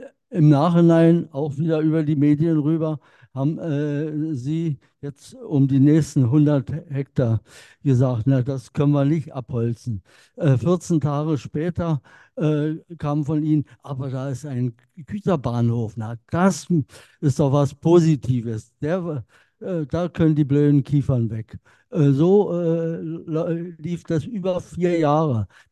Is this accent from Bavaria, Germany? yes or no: no; Storkow, Brandenburg, Germany; ich komme aus Storkow.